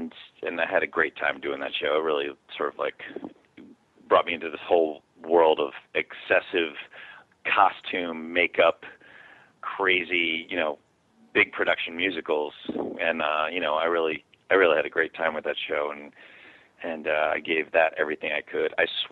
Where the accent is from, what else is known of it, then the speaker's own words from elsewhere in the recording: Baltimore, Maryland, United States; where I grew up in Baltimore, how my parents grew up, and how they worked for every dollar